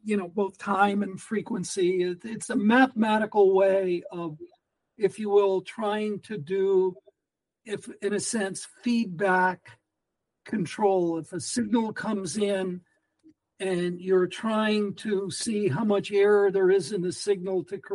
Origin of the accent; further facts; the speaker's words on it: Phoenix, Arizona, United States; born there; now in San Jose, United States; So anyways, I was born in Phoenix, ended up going to school in Arizona in nuclear engineering.